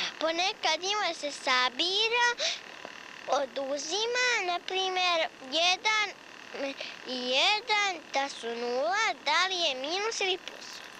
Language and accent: Serbian; Banja Vrućica, Republika Srpska, Bosnia & Herzegovina; Ja sam iz Banja Vruć i … Živim sa mamom i babom. Imam 6 godina.